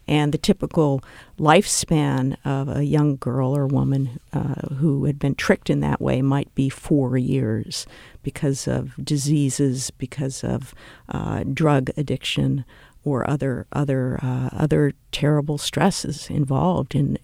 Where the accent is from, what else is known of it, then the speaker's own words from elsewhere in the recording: San Francisco, California, United States; I was very interested in writing about my home state and about my home city of San Francisco.